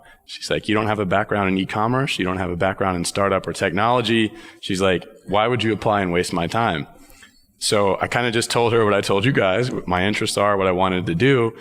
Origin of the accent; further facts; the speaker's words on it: Texas, United States; You know, I was born and raised in Texas, kind of grew up thinking I wanted to go into government national security area